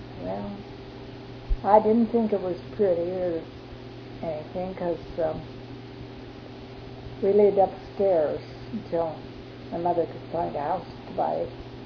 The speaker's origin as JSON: {"language": "English", "region": "Ohio", "country": "United States", "moved": "yes", "said": "And I was fresh out from Ohio, and everybody thought that sounded interesting and even asked me about the weather."}